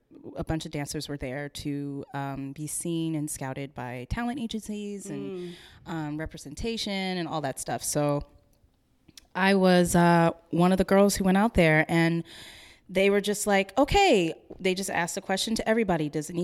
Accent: Texas, United States; But growing up in Texas, you know, there was some stuff.

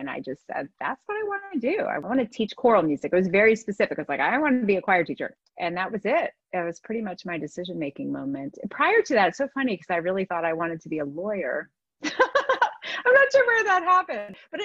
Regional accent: New Jersey, United States; born there; I was born in New Jersey.

